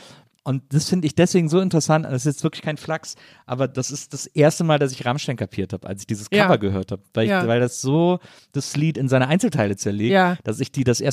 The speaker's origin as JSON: {"language": "German", "region": "Rhineland", "country": "Germany", "said": "Ja, da bin ich als Rheinländer ja gerettet, ja."}